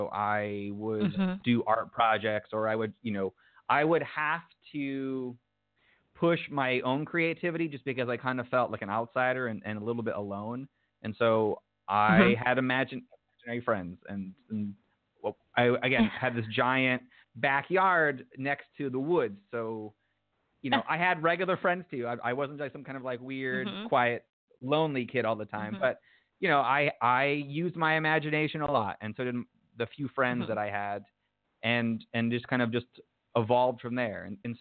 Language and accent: English; United States; growing up in the United States, despite our current administration, there is still this entrepreneurial, like, yes, go and be whatever you want kind of feeling.